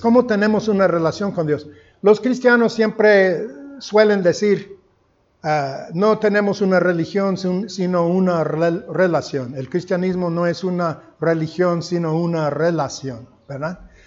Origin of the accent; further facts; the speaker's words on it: United States; Spanish is a second language; como gringo, que el español no es mi primer idioma, lucho mucho para comunicar estas cosas profundas